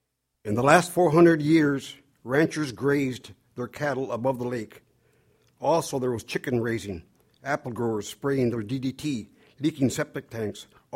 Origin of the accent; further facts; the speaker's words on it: Watsonville, California, United States; born there; I was born here in Watsonville. My ancestors go back 8,000, 10,000 years.